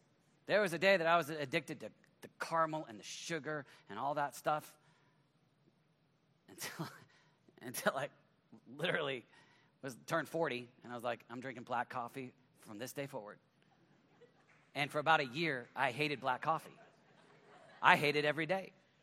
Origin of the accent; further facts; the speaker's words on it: Oklahoma, United States; Sorry, use the word ain't. I'm from Oklahoma. Sometimes some of that language comes out.